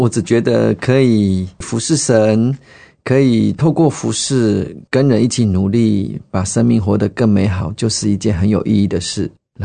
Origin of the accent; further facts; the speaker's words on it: Changhua County, Taiwan; 我是彰化人，我们彰化地区每年都会有办那种圣经考试